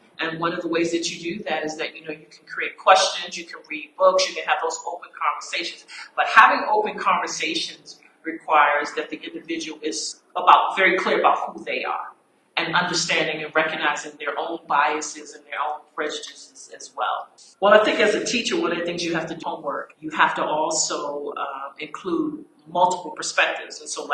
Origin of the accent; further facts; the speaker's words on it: United States; Although I'm Black American, wherever I am, I try to represent and celebrate.